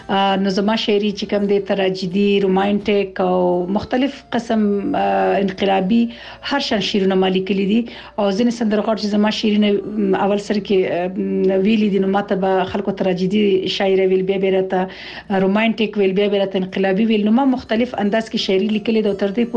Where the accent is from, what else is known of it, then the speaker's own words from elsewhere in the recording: Laghman, Afghanistan; زه د افغانستان د لغمان اوسیدونکی یم.